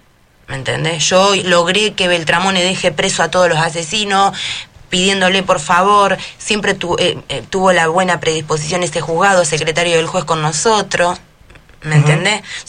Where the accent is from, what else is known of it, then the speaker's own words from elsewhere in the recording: Villa Gobernador Gálvez, Santa Fe, Argentina; now in Rosario, Argentina; Sí, nunca lo cambiaría porque yo soy de Villa Gobernador Gale.